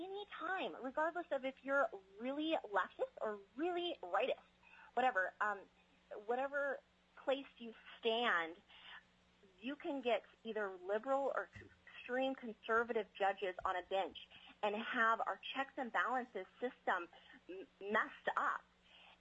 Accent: Anchorage, Alaska, United States; I'm from Anchorage, Alaska, and I represent myself and my family.

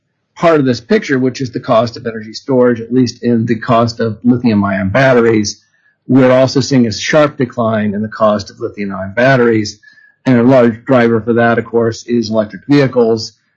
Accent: Iowa, United States; In my home state of Iowa, now 58% of all the electricity produced in the state is wind power.

